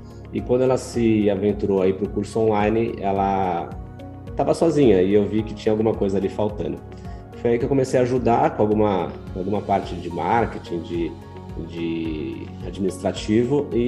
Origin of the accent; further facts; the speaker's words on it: São Paulo, Brazil; sou daqui de São Paulo.